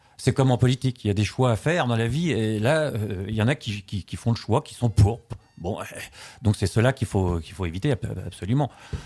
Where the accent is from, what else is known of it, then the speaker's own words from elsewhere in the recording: France; qui est chez nous en France